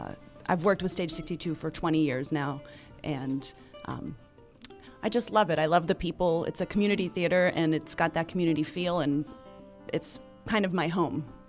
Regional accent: Carnegie, Pennsylvania, United States; Well, actually, I was born and raised in Carnegie, so...

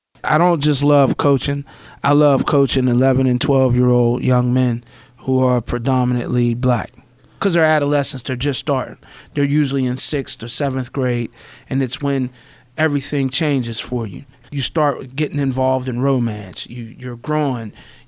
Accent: New York City, New York, United States; First half of my childhood, I grew up in New York City, of course, Harlem.

